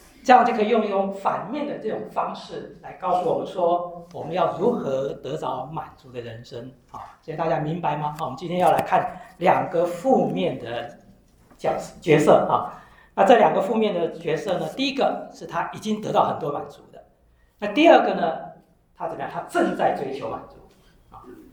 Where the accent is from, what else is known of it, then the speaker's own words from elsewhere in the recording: China; 我们中国人传统都认为说多子多孙是不是幸福？